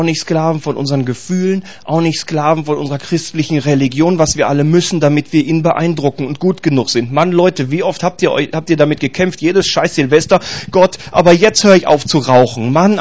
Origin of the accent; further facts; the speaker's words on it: Bielefeld, North Rhine-Westphalia, Germany; Ihr bekloppten, ich komme aus Bielefeld, Bielefelder.